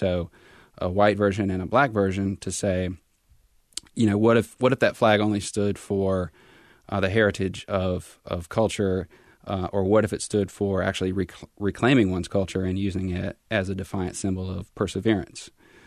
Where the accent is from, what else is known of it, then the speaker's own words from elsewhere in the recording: South Carolina, United States; My experience was South Carolina. I grew up in South Carolina.